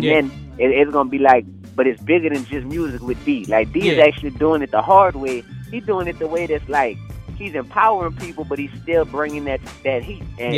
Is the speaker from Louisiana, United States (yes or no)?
yes; New Orleans, Louisiana, United States; Man, you know, I grew up in New Orleans, Louisiana, so I like to compare it to a jungle.